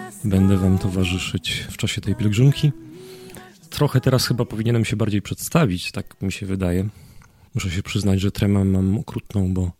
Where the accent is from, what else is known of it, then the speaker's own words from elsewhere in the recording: Katowice, Silesian Voivodeship, Poland; jestem księdzem z Katowic, Ślązakiem z wykształcenia pierwszego, technikiem informatykiem